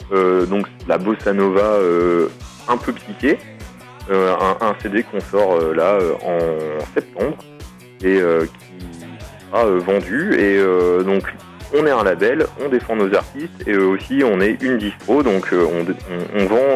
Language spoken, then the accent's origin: French; Hauts-de-France, France; now in Le Havre, France; puisque on est originaire de Picardie mais maintenant on est au Havre en Haute-Normandie.